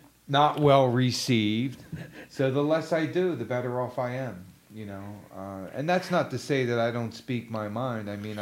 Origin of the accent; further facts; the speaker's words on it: Philadelphia, Pennsylvania, United States; I mean, I'm homegrown Philadelphian.